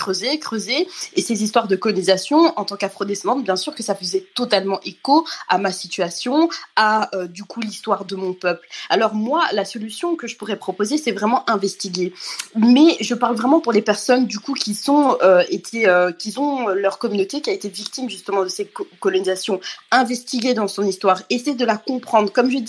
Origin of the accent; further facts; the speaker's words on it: Rwanda; En tant que Rwandaise, il faut savoir qu'avant mes 18 ans, même avant mes 20 ans, c'est honteux, mais je ne connaissais absolument rien à la colonisation.